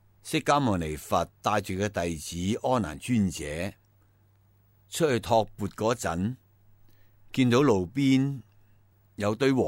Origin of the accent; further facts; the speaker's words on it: China; 他们的财产处理法多数呢不是全部留给儿孙的，是得我们中国人是很保守